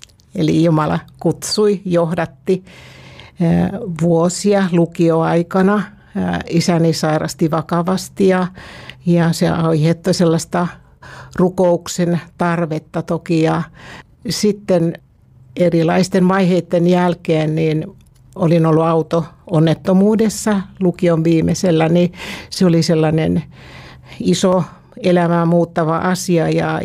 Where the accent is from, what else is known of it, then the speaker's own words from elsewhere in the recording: Uusimaa, Finland; born there; Mä olen syntynyt karjalaisperheeseen Itä-Uudellamaalla vanhempien evakkomatkan jälkeen.